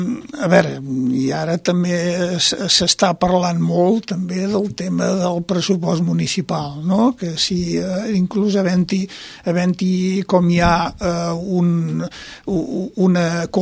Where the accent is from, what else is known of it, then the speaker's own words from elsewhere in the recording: Valls, Catalonia, Spain; tots els que som de Valls, vull dir, antigament, tots hi hem nascut al barri. Jo sóc fill del carrer de la Cort, número 17